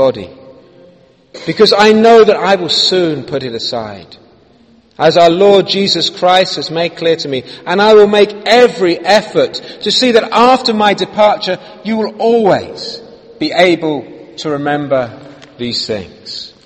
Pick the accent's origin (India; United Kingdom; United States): United Kingdom; London; I'm a Londoner, born and bred, come on, and I studied at Liverpool University and then at the UW, and then I finished off my studies at UCL